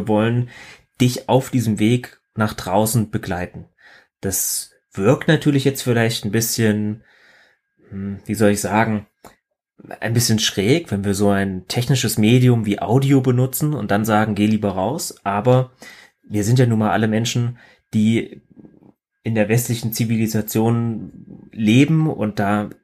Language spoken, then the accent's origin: German; Thuringia, Germany; Ich stamme ursprünglich aus dem Thüringer Wald, wunderschönes Mittelgebirge.